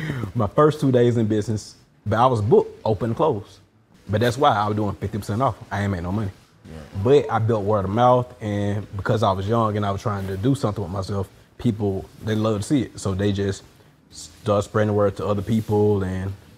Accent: Griffin, Georgia, United States; and one down in Griffin, Georgia, my hometown.

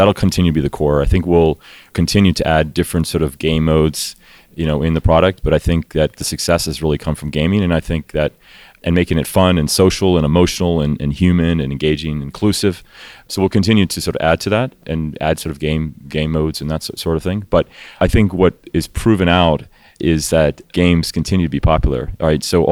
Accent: Thailand; My father was a diplomat, so I grew up in Thailand

